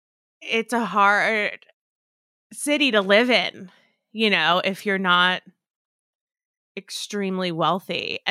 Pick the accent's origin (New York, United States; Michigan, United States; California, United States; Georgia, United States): New York, United States; I grew up outside of New York.